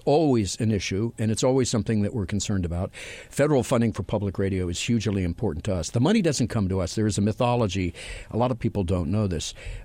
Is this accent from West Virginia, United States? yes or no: no; Los Angeles, California, United States; my hometown of Los Angeles